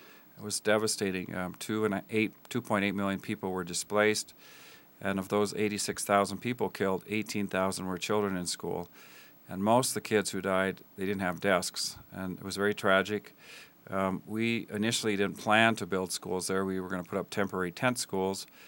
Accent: Tanzania; As a child, I grew up in Africa, in Tanzania, 15 years.

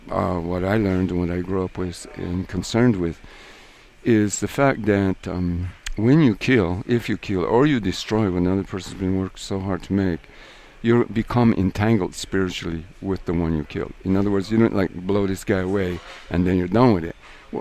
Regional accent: New Mexico, United States; So Mayans and the people I grew up with here in New Mexico as well, they understood that you're missing this piece

